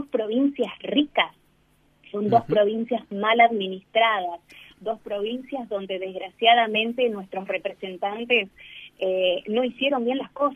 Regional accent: Chaco, Argentina; born there; also born or lived in Misiones / Balcarce / Mar del Plata; yo no soy de acá de la zona, yo nací en El Chaco, viví muchos años en Misiones y después en Balcarce, por lo tanto tengo un poco de la idiosincrasia de distintos lugares, en Mar del Plata también.

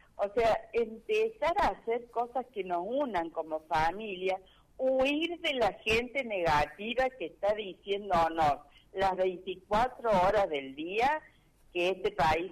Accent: Argentina; Y lo real es que como argentinos y como pueblo, siempre hemos encontrado la manera de salir.

